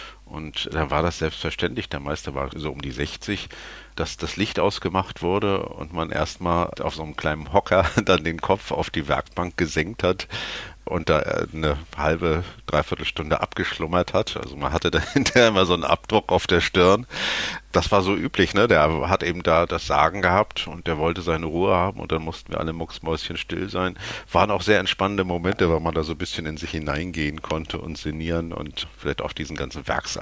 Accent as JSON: {"language": "German", "town": "Rostock", "region": "Mecklenburg-Vorpommern", "country": "Germany", "tie": "born or raised there", "said": "Ja, Lütten Klein ist der Ort, wo ich aufgewachsen bin."}